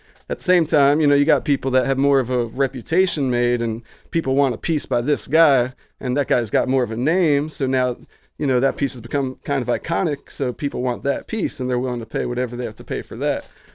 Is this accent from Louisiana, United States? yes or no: no; New Jersey, United States; now in Humboldt, United States; When I came in to making art pipes, I came out west from New Jersey working with people I'd never even met before that welcomed me in their shops.